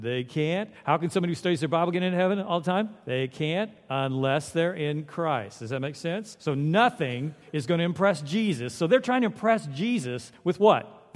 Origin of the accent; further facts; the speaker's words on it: California, United States; I came from California where they were just glad you showed up at school.